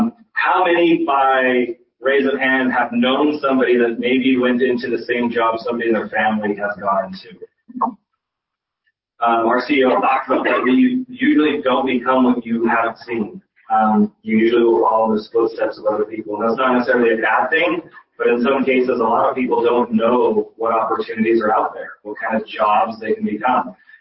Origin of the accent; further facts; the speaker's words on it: Riverdale, Utah, United States; I live in northern Utah. I live in Oregon. I was born and raised in Riverdale, Utah.